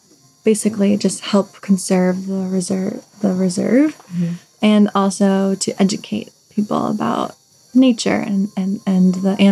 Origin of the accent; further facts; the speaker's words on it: Minnesota, United States; Yeah, I'm from the United States. I am from Minnesota, and I went to get my graduate degree in New York recently.